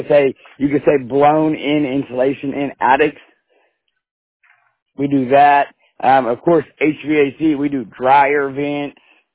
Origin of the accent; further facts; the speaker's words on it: Coweta, Oklahoma, United States; Coweta, Oklahoma. That's my hometown. That's where my shop is.